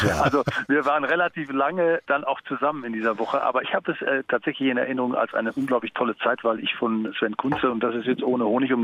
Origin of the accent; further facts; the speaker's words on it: Dortmund, North Rhine-Westphalia, Germany; weil ich ja als Dortmunder auch dem BVB immer die Daumen gedrückt habe.